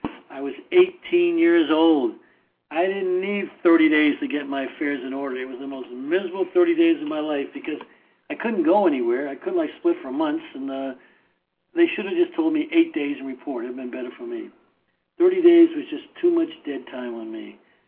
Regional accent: Carlsbad, California, United States; The toughest kid I knew in my hometown here of Carlsbad, California

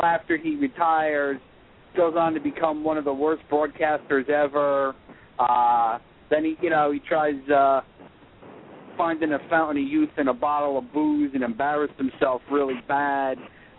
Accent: New York, United States; I'm from the New York area

